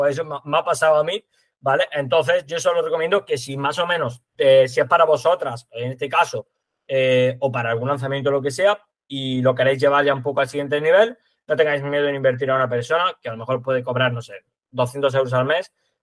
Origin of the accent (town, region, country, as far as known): Andalusia, Spain